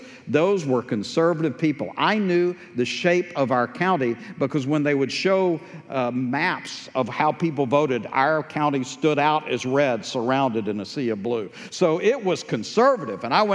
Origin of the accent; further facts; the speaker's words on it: Texas, United States; Thought it was obvious, but then again, I'm from East Texas.